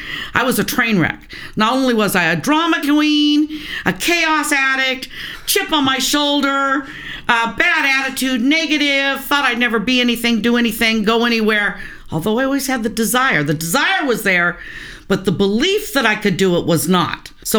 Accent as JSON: {"language": "English", "town": "Bellingham", "region": "Washington", "country": "United States", "tie": "born or raised there", "said": "I was born and raised in Bellingham, which at that time was a pretty small community, of about 25,000 people, but very spread out. The houses were not close together. We're about 30 minutes from the Canadian border."}